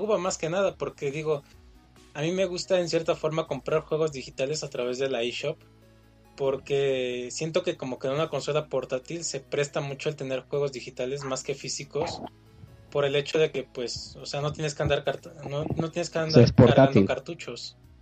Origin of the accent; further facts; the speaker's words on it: Mexico; en algún momento descubren que soy mexicano